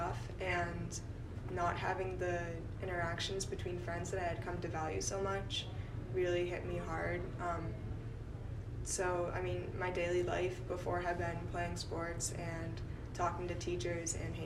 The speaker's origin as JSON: {"language": "English", "town": "Wakefield", "region": "Massachusetts", "country": "United States", "said": "I'm from Wakefield, Mass."}